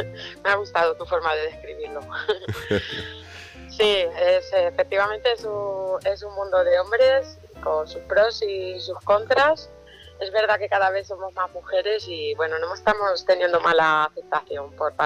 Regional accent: Cuenca, Castilla-La Mancha, Spain; Yo soy de Cuenca

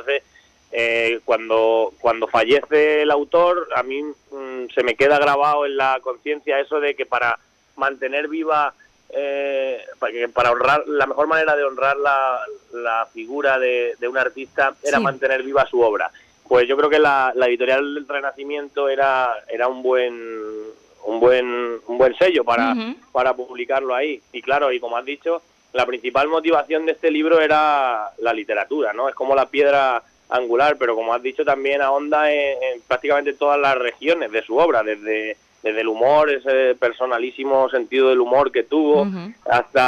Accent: Torrijos, Castilla-La Mancha, Spain; ni más ni menos que en Torrijos, que es mi pueblo, un pueblo de Toledo

